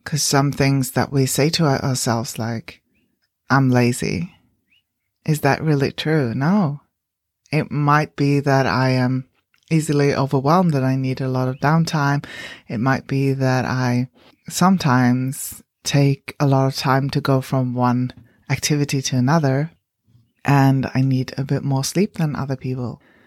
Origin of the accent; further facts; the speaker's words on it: Sweden; now in New Zealand; And if you don't know me, I live in New Zealand, but I'm originally from Sweden, and we've been in New Zealand for about almost 7 years now.